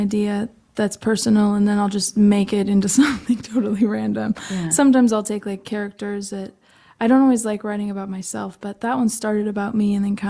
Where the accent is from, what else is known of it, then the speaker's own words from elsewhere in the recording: Lincoln, Nebraska, United States; So I'm from Lincoln, but I've played Sioux Falls a couple of times.